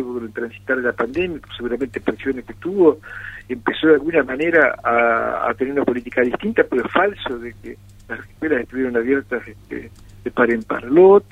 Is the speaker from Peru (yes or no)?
no; Colón, Entre Ríos, Argentina; now in Paraná, Argentina; La ruta 18, que la transito permanentemente entre Colón y Paraná, porque soy de Colón y por supuesto estoy en Paraná permanentemente